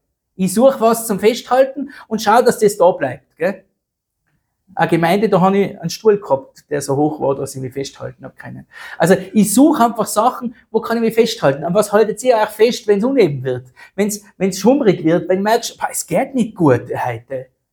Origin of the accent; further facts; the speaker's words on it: Feldkirch, Vorarlberg, Austria; Ich bin ein typischer Vorarlberger, geboren in Feldkirch, der hat grundsätzlich mal Angst vor allem. Wenn man 10 Kilometer in Vorarlberg schon fährt mit dem Auto, ist man schon weit gefahren.